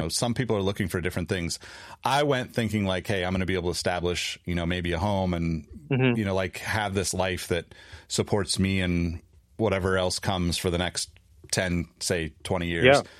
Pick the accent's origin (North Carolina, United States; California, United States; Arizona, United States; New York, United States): California, United States; growing up in California for the most part, I moved around a lot, but like always had family here.